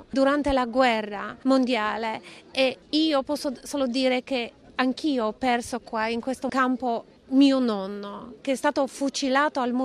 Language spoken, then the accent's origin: Italian; Kraków, Lesser Poland, Poland; sono di Cracovia